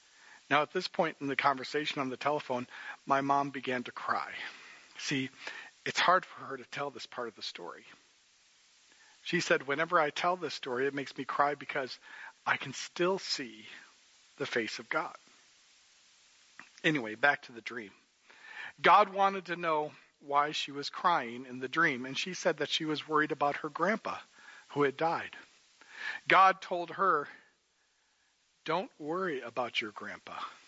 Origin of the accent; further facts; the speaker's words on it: Davenport, Iowa, United States; She was on the back porch of the house that I grew up in Davenport, Iowa.